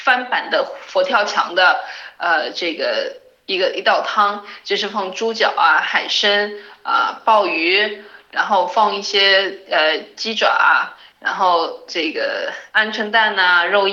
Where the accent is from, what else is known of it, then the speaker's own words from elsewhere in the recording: Fuzhou, Fujian, China; moved away; 我也是从福州回来的时候呢，带了一些福州人自己晒干的笋干，做的是福州很地道的猪肉笋干水饺。